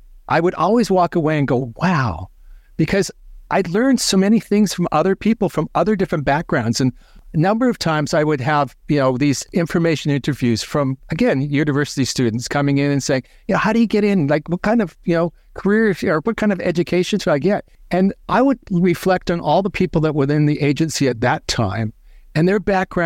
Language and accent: English; British Columbia, Canada; I grew up on Vancouver Island, furthest western point of Canada. I grew up there.